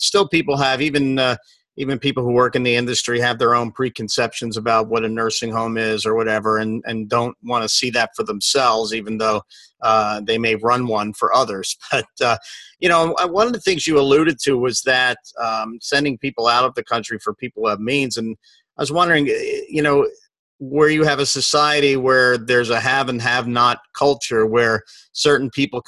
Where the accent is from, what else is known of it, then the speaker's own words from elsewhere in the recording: Philadelphia, Pennsylvania, United States; we've had incidents just recently where a senator's back in my hometown of Philadelphia